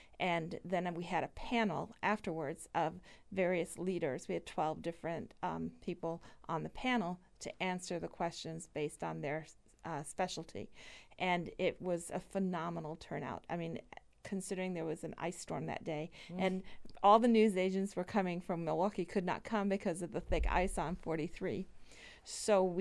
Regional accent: England, United Kingdom; Now, I'm originally from England. I have family all over the world in different areas.

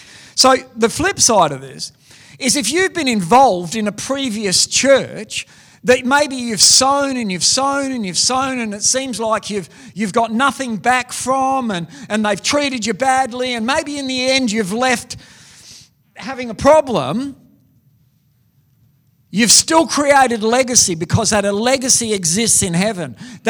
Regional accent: Western Australia, Australia; also born or lived in New South Wales; we moved back from New South Wales, we're West Australians, to start a church.

